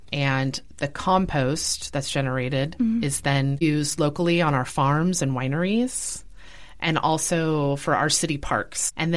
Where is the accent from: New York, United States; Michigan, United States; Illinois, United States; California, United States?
California, United States; I was born and raised here in San Luis Obispo County. So I feel like growing up here, spending a lot of time in the outdoors, I have that appreciation of our open space